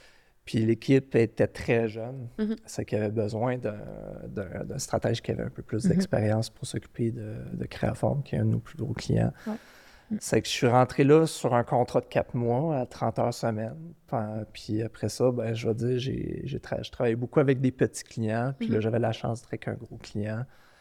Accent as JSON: {"language": "French", "town": "Sherbrooke", "region": "Quebec", "country": "Canada", "said": "Puis j'avais été accepté, moi je viens de Sherbrooke, c'est que j'avais été accepté à Sherbrooke"}